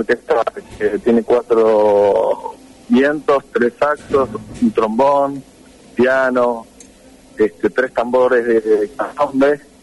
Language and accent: Spanish; Buenos Aires, Argentina; Nosotros somos de Buenos Aires, del barrio San Telmo.